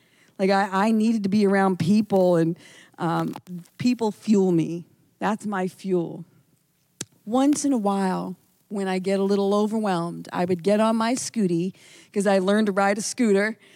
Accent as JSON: {"language": "English", "country": "United States", "said": "It's strange as an American, but you go with it."}